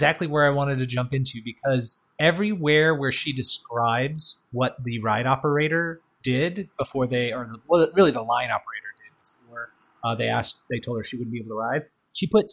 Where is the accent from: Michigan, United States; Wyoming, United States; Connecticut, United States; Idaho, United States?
Michigan, United States; I retained this one of growing up in Michigan and being only a few hours away from America's roller coaster, to your point. And I grew up on these rides, right?